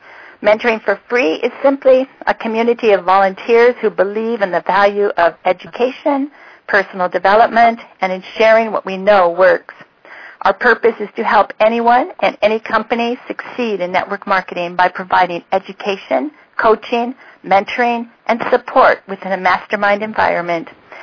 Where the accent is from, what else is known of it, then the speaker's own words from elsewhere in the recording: Hawaii, United States; I'm from the Big Island of Hawaii.